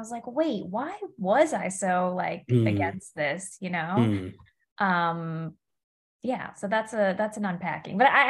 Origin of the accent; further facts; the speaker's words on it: Midwest, United States; moved away as an adult; But I remember I grew up in the Midwest and I moved to New York after college.